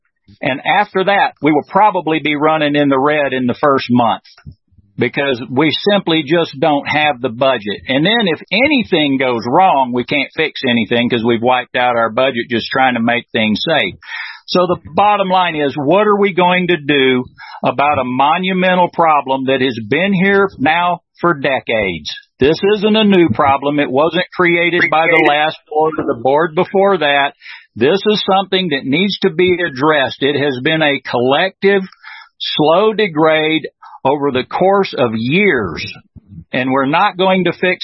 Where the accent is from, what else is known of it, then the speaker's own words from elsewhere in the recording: Houston, Texas, United States; I came from Houston, Texas originally.